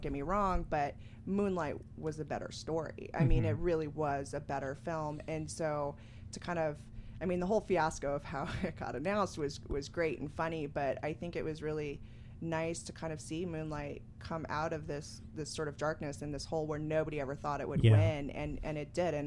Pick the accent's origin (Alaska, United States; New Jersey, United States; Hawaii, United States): Alaska, United States; I grew up in Alaska in the middle of nowhere. We had two channels, which was PBS and NBC, so we didn't get a lot of television.